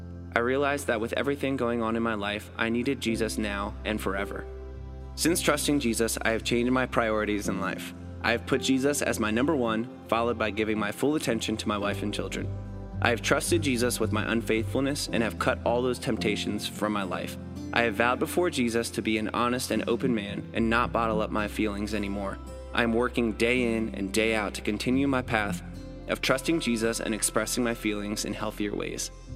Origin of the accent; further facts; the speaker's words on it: Akron, Ohio, United States; born and raised in Akron.